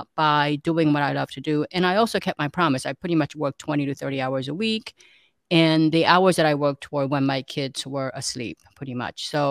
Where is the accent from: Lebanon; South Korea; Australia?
South Korea; now in United States; like Adam said, and I can just say that I grew up in South Korea. I came here as an immigrant. My parents came here